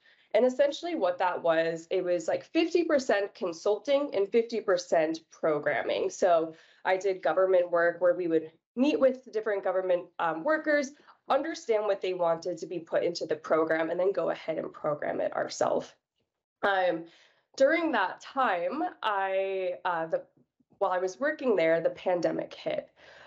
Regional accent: New York, United States; we were originally from the East Coast. So we were both born and raised in New York.

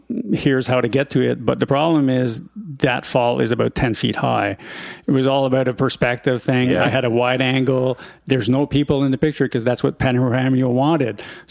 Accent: Montreal, Quebec, Canada; now in Nova Scotia, Canada; So I grew up in Montreal.

